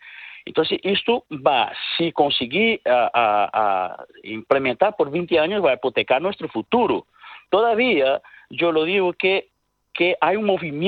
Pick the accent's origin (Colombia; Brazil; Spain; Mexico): Brazil; Spanish is a second language; la interrupción de la democracia brasileña es resultado de una broma que pasó en mi país